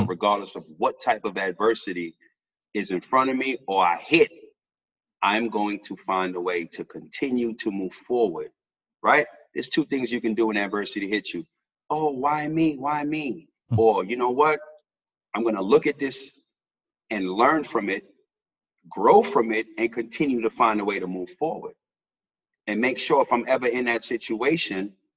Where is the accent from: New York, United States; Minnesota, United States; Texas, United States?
New York, United States; New York City; So although I'm from New York City, I'm from the Bronx, I've seen the whole world pretty much.